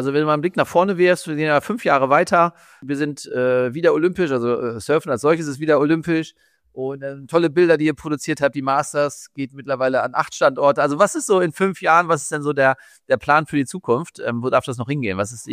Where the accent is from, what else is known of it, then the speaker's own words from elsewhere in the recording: Hamburg, Germany; wir sind ja aus Hamburg